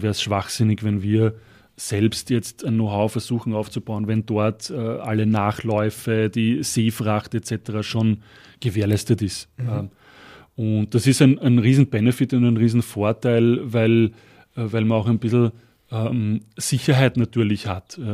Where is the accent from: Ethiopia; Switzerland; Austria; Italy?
Austria; Deutschland ist jetzt für uns auch als Österreicher sicher der wichtigste Markt.